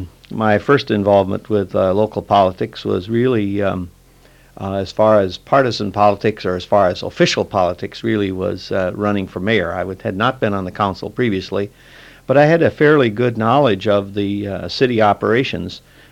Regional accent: McIntosh, Minnesota, United States; I was born in McIntosh, Minnesota. … We lived on a farm in rural Minnesota.

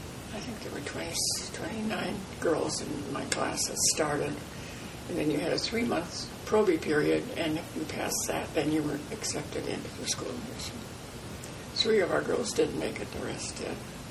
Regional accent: Davenport, North Dakota, United States; I went to a country school at Davenport. That's where I started. And then my parents being tenants, they moved from Davenport to Wheatland, North Dakota, or it was near Castleton.

